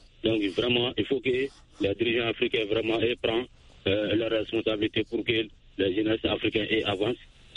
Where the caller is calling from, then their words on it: Sonikéné, Mali; Oui, précisément dans mon village natal à Sonikéné.